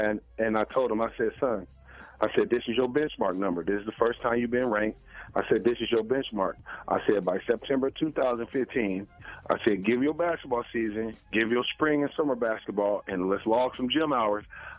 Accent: Columbus, Ohio, United States; now in Minnesota, United States; we're all born and raised in Columbus.

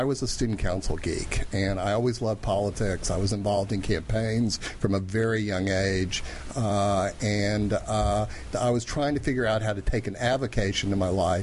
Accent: Tulsa, Oklahoma, United States; I'm from Tulsa, Oklahoma.

